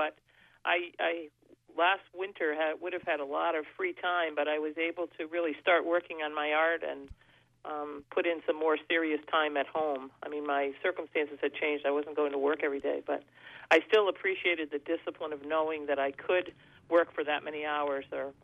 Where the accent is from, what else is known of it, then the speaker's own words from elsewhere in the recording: Frankfort, United States; I'm from Frankfort.